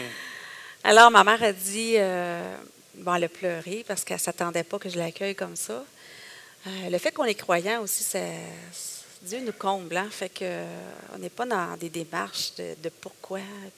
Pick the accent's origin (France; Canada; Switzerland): Canada; Quebec; Moi, je suis une Libanaise, grecque, italienne, je suis québécoise.